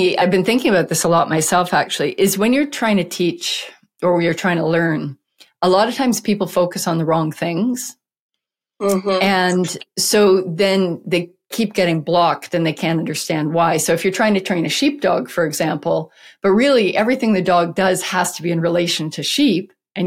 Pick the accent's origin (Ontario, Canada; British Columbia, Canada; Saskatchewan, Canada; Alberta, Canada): Alberta, Canada; I grew up in Alberta and had been around a lot of farm stuff growing up. My grandpa had a farm and stuff like that.